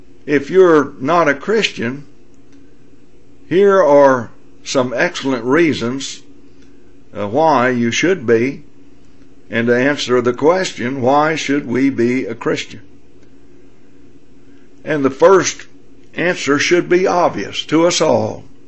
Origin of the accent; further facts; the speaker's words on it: Memphis, Tennessee, United States; As I grew up in Memphis, Tennessee